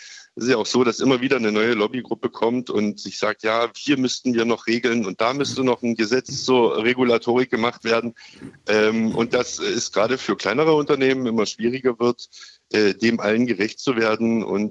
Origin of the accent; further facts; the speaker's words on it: Bautzen, Saxony, Germany; ich komme aus Bautzen, auf dem ländlichen Gebiet eigentlich warten, weil es ja die Linienbusse nicht gibt.